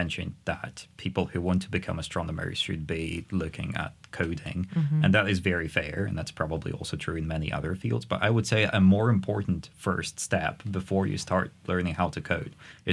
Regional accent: Cyprus; also born or lived in Russia; I am actually Russian by birth. Uh-huh. My parents moved to Cyprus at some point during my childhood, and I actually went to high school

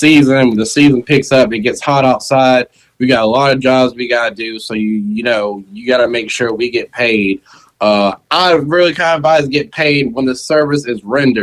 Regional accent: Georgia, United States; I'm a diehard Georgia fan, born and raised in Georgia, man.

